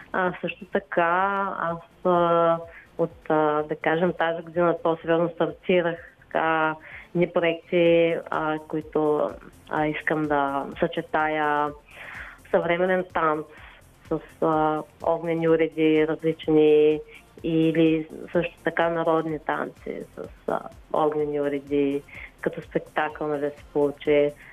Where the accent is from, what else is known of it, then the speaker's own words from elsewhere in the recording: Gabrovo, Gabrovo Province, Bulgaria; Бях в Габрово. Аз съм си от Габрово родом и там видях за пръв път.